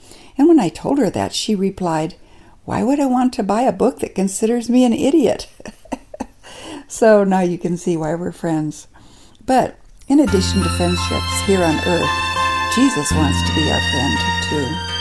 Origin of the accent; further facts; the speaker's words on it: South Dakota, United States; also born or lived in Montana / California; But growing up in South Dakota and then living in Montana and California, I guess I'm more of a casual decorator